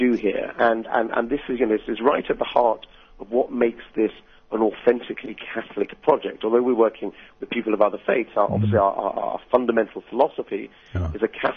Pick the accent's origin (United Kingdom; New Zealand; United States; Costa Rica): United Kingdom; as a British person, I like things to be very ordered and very punctual and very straightforward.